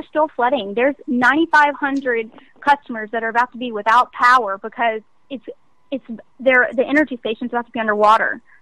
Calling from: Baton Rouge, Louisiana, United States; I'm calling from Baton Rouge, Louisiana.

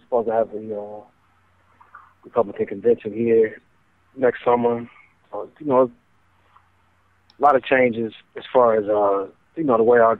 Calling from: Cleveland, Ohio, United States; I'm in Cleveland, Ohio.

